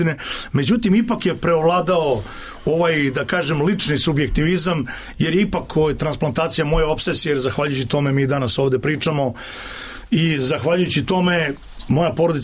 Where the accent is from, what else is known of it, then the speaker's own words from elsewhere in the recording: Serbia; Znači, ja sam Srbin pravoslavne vere.